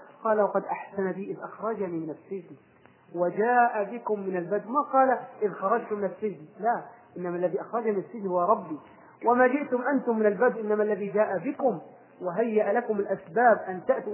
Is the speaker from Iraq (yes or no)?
no; Egypt; كثير من الناس تلقاه مثلا عندنا في مصر ما شاء الله راح طلع دول الخليج